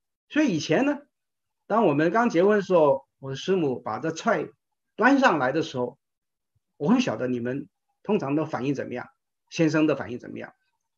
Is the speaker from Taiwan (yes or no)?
no; Guangdong, China; 我是广东人嘛，我的师母是湖南人啊。我们刚结婚的时候，你都知道湖南人的菜和客家人的菜啊，我是广东客家人